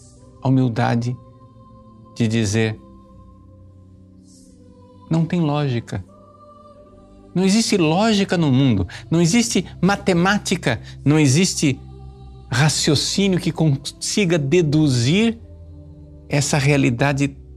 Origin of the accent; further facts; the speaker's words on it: Northeast Region, Brazil; born there; É por isso que lá no Nordeste, onde eu nasci, o presépio é chamado de lapinha.